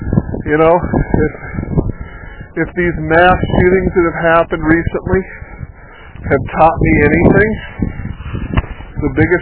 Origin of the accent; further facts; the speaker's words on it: United States; yes, I am an American, and that's where I born and I grew up. I'm 45 years old.